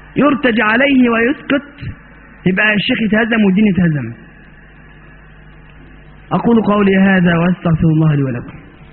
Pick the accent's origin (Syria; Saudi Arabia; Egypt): Egypt; لكن عندنا في مصر